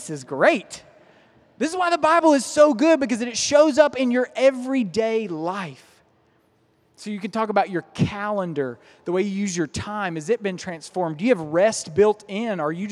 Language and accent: English; Appalachia, United States; moved away as an adult; I'm from Appalachia, so all I ever understood about money was that it always went out of our hometown. It never stayed in, and I'm part of the brain drain. I mean, I left at 18 and got out because there weren't opportunities there.